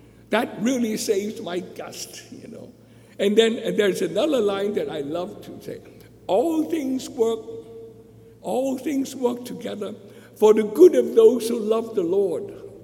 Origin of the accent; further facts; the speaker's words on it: Hong Kong; moved away; Well, especially when I came from Hong Kong